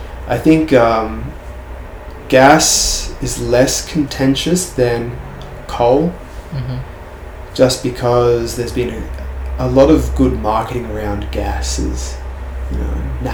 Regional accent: Victoria, Australia; especially in Victoria, my home state.

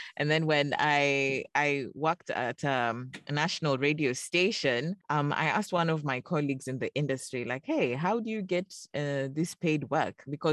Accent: Kenya; I'm an African voice actor. I'm actually from Kenya in East Africa.

